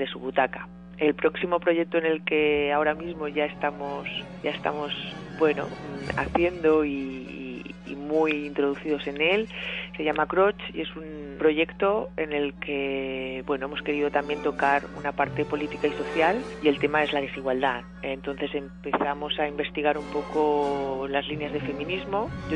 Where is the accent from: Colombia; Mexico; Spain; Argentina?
Spain; soy española, soy bailarina, coreógrafa y profesora.